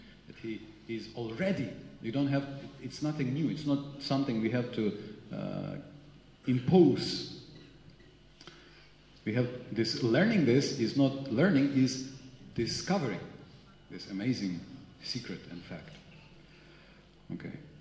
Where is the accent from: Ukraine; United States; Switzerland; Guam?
Ukraine; Western Ukraine; first language Ukrainian; English is a second language; and in my language, I'm from West Ukraine.